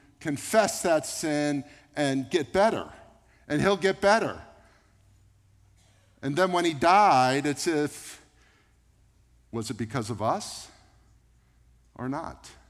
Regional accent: United States; Now, I'm an American that goes to the doctor when I have a fever

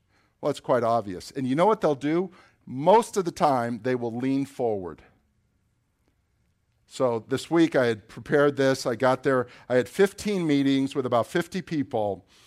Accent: Florida, United States; I'm a Christian from South Florida.

